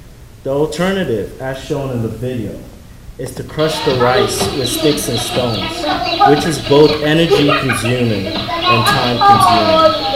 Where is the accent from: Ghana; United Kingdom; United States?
Ghana; I was born and raised in Ghana, a small country in West Africa, with a population of about 25 million.